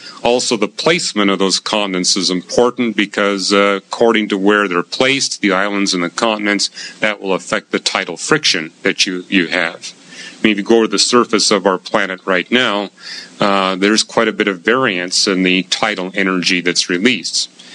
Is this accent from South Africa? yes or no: no; Vancouver, British Columbia, Canada; now in United States; Tides here in California are kind of tiny. Where I grew up in Vancouver, they were quite large.